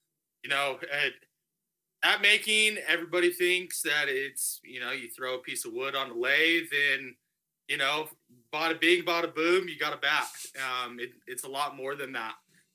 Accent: Colorado Springs, Colorado, United States; Like I said, I was born and raised here in the Springs.

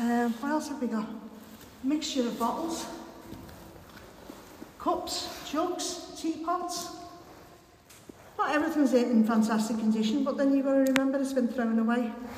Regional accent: Liverpool, North West England, United Kingdom; I born and bred in Speke.

